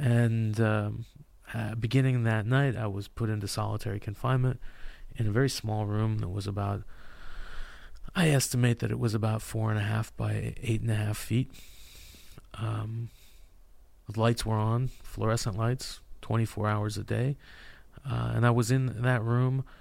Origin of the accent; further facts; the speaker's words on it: California, United States; Well, I'm from California. I love avocados.